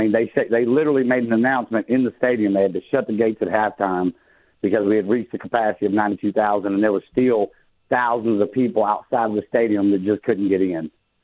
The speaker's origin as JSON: {"language": "English", "region": "Alabama", "country": "United States", "tie": "born or raised there", "said": "And, you know, I was born and raised in Alabama. Alabama was dirt poor."}